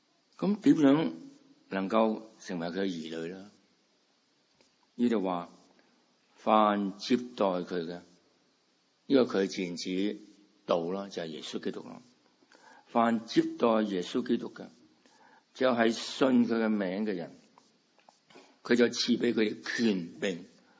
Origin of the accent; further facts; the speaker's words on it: China; 好像你相信有个孙中山先生，我们中国人，你相信有个孙中山先生，跟你的生活没什么影响